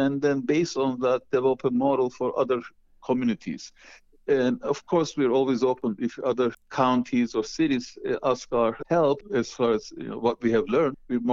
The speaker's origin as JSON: {"language": "English", "country": "Cyprus", "tie": "born or raised there", "moved": "yes", "lives_now": "United States", "said": "because I come from Cyprus and I grew up in a family that had orange groves and my other grandfather had a grocery store."}